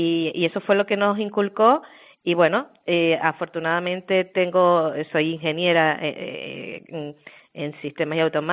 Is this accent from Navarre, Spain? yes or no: no; Canary Islands, Spain; La verdad que es un grandísimo, grandísimo honor recibir esta medalla de oro de Canarias, ¿no? De mi pueblo.